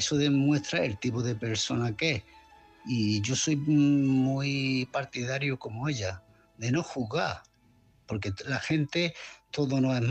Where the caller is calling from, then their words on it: Malaga, Andalusia, Spain; de Málaga.